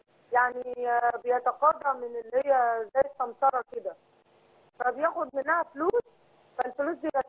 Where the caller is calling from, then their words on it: Cairo, Cairo Governorate, Egypt; من القاهرة.